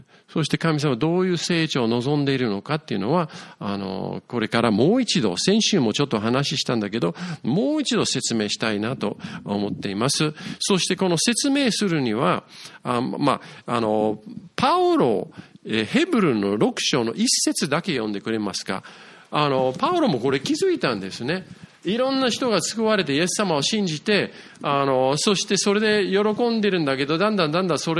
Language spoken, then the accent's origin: Japanese; Yokohama, Kanagawa, Japan; moved away as an adult; also born or lived in United States; 横浜育ちなので、横浜にいたんですけれども、